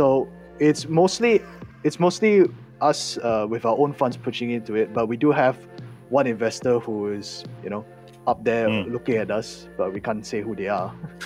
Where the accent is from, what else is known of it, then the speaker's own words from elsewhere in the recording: Malaysia; as a Malaysian